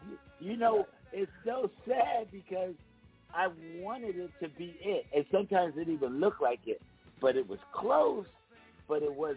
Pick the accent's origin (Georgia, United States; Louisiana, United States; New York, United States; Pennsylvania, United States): Pennsylvania, United States; Philadelphia; also born or lived in California; I'm from Philadelphia. I grew up eating Philly cheesesteaks. And so, but wow. I'm in Texas, and I was in California for 45 years.